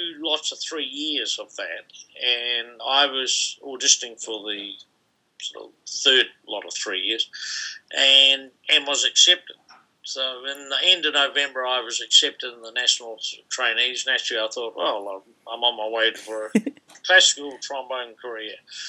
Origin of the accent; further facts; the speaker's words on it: Invercargill, Southland, New Zealand; also born or lived in Christchurch / Gore; I was born in Christchurch and then lived the first 10 years of my life in the South Island. So my father got a job conducting the … We moved to Invercargill for 6 years